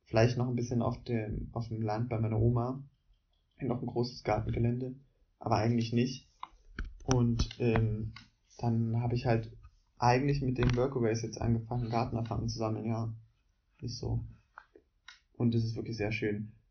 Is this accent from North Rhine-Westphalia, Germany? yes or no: no; Leipzig, Saxony, Germany; Also, ich komme ja aus der Stadt.